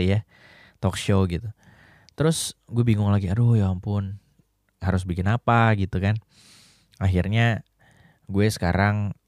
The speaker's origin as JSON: {"language": "Indonesian", "town": "Surakarta", "region": "Central Java", "country": "Indonesia", "lives_now": "Jakarta, Indonesia", "said": "kayak gue nih dari Solo ke Jakarta pengen mengejar karir gitu kan"}